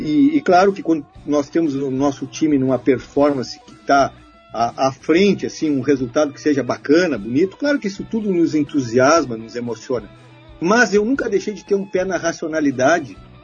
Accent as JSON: {"language": "Portuguese", "region": "Rio Grande do Sul", "country": "Brazil", "said": "como gaúcho"}